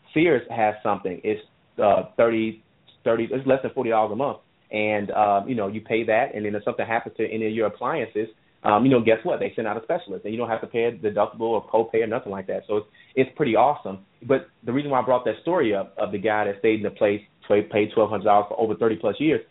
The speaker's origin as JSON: {"language": "English", "town": "Memphis", "region": "Tennessee", "country": "United States", "said": "I know a big thing, I'm from Memphis, Tennessee."}